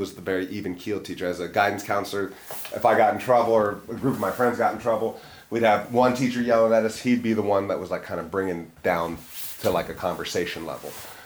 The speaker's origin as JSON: {"language": "English", "town": "Yellow Springs", "region": "Ohio", "country": "United States", "said": "like I come from Yellow Springs, which is a hippie liberal town."}